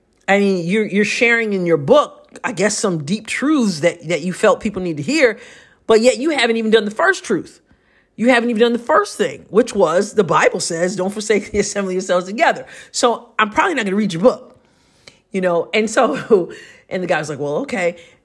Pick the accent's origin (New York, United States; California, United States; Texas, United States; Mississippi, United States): New York, United States; You know, I'm a New Yorker, born and raised. And in the last several years, I've lived in Southeast Missouri.